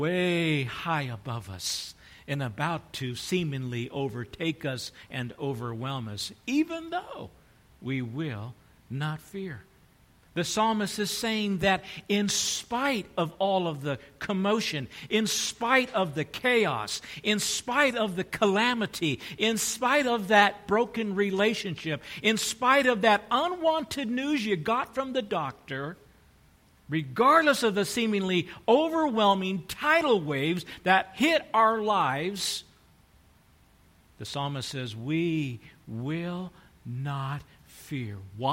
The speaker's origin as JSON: {"language": "English", "region": "California", "country": "United States", "tie": "born or raised there", "said": "I grew up in Southern California. I'm familiar with earthquakes."}